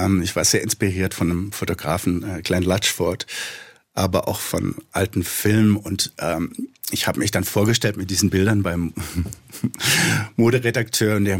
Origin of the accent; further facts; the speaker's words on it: Baden-Württemberg, Germany; der Schwarzwald ist ja wunderschön, also und eben meine Heimat.